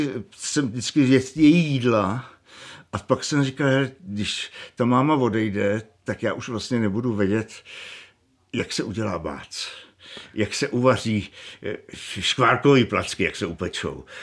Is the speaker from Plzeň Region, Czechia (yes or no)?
yes; Plzeň, Plzeň Region, Czechia; born there; A on říká, tak kde jste se narodil? Já říkám, no v Plzni.